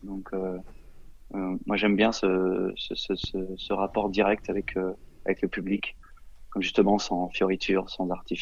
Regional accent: Nantes, Pays de la Loire, France; born there; now in Strasbourg, France; Je suis pas de Strasbourg à l'origine. Je suis nantais. Je suis né à Nantes, mais j'ai pas mal voyagé.

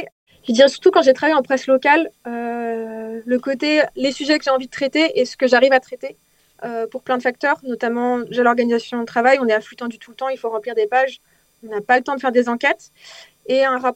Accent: Brittany, France; avec des copines du Trégor, où on a grandi, quoi, en Bretagne.

